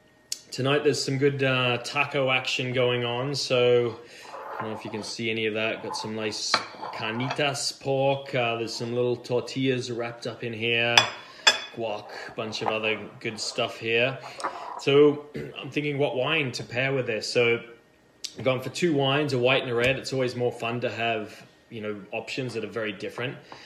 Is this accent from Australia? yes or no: yes; Australia; now in Canada; whether you're in my home country of Australia, here in Canada